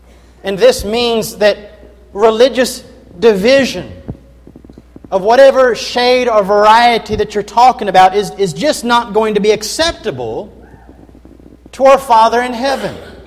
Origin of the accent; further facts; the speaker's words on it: Kentucky, United States; I came from Kentucky, and the people there did not endeavor to watch the Kentucky Wildcats play basketball.